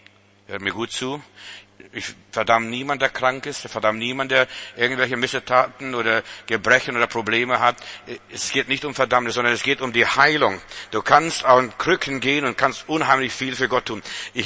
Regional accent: Lithuania; Aber ich bin in Litauen geboren, musste mit der Glatze rumlaufen und anstehen

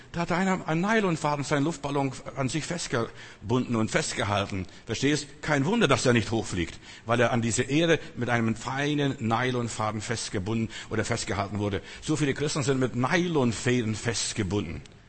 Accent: Germany; Ich bin nicht mehr Deutscher. Ich bin Deutscher.

